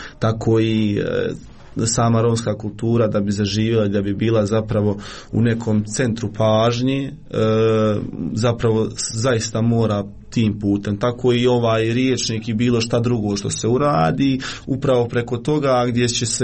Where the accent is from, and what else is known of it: Miljevina, Republika Srpska, Bosnia & Herzegovina